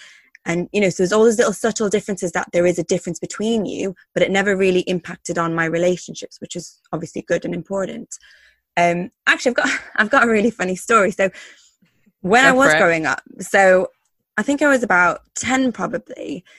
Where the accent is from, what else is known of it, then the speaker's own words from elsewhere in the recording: Ireland; born there; now in England; So I was born in Ireland, and then I lived in Canada and America before I moved to England. Now, obviously, my background is still Pakistani